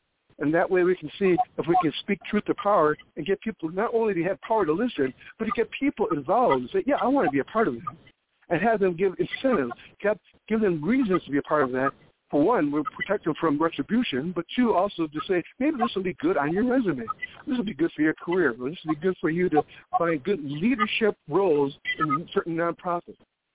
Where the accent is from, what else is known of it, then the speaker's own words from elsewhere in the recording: Michigan, United States; Now, here in Michigan, I'm from Michigan, and my case is now supposed to be reviewed by the Innocence Project here in Michigan.